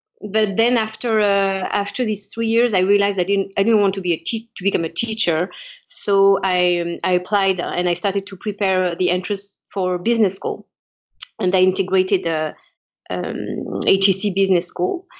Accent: Paris, Île-de-France, France; Yeah, back to I'm French. I was born in Paris, born and raised in Paris. My father is Cambodian Chinese, and my mom was a Jewish Tunisian. So I grew up in a multicultural environment

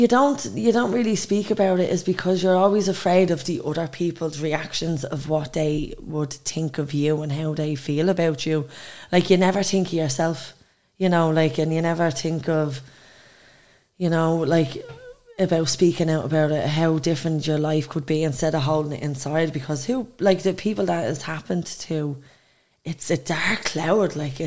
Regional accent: Dublin, Leinster, Ireland; I come from Dublin. Dublin 1.

